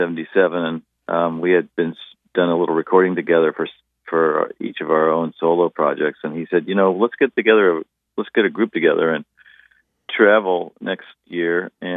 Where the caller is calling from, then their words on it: Nashville, Tennessee, United States; I'm in Nashville, my home in Nashville, yeah.